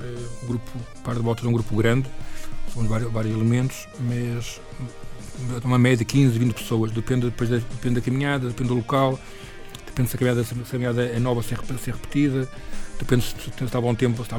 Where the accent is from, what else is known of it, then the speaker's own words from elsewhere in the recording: Portugal; como somos portugueses, vamos às cegas